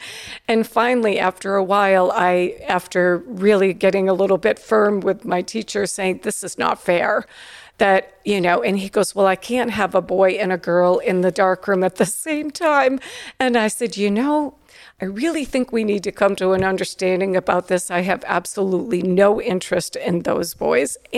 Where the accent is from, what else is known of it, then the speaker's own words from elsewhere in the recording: Springfield, Massachusetts, United States; in the city of Springfield, where I grew up in the Forest Park section of Springfield.